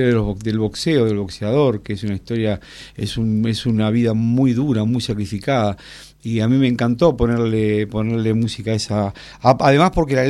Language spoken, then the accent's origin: Spanish; Pehuajó, Buenos Aires Province, Argentina; llego a Buenos Aires, digamos, porque yo soy de Pebajo